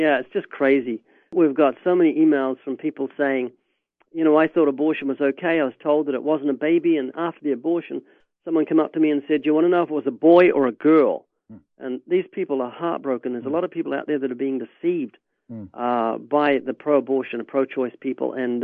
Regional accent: New Zealand; I'm from New Zealand. I live down under.

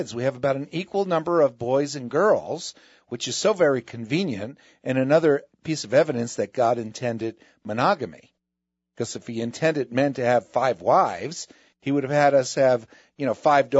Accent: New Jersey, United States; I got stung when I was a kid swimming on the Jersey Shore. You know, I grew up in New Jersey.

